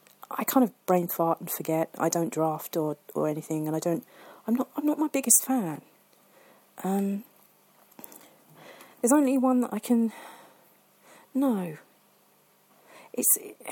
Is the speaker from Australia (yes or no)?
no; England, United Kingdom; Even I'm English, and I'm new to Pop-Tarts